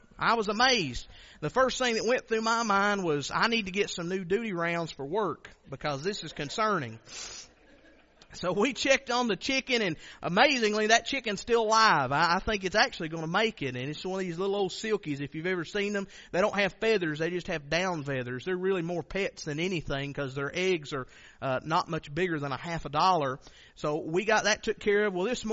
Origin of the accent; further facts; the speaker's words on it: Kentucky, United States; Because he's from Perry County, which is a lot farther east than where I'm from.